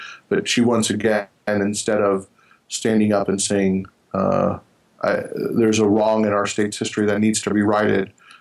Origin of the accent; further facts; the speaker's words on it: Miami, Florida, United States; I was born and raised in Miami